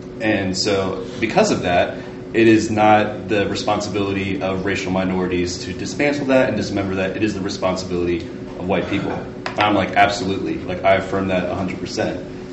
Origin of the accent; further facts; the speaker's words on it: Virginia, United States; I'm from Virginia, and so, you know, at the beginning of the year, our governor was embroiled in a bit of a scandal.